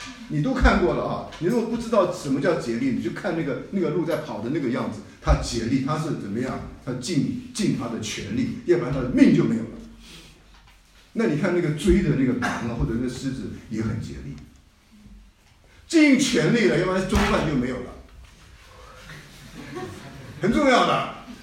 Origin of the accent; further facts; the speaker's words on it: Taiwan; now in United States; 那特别是我又是从台湾来的，所以我还关心在台湾的事情。